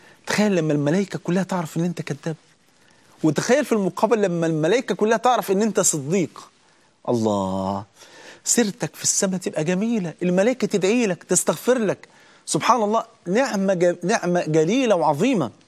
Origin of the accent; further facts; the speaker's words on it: Egypt; يا جماعة ده لسه من 3 أيام عندنا في مصر هنا